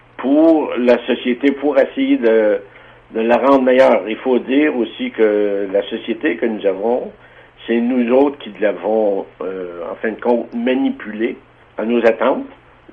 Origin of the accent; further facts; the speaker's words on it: Moffet, Quebec, Canada; je suis originaire de Moffett, de Témiscamingue, québécois. Et j'ai fait mes études au séminaire Saint-Michel de Rouyn-Noranda, puis un an aussi au cégep de Rouyn-Noranda, même endroit.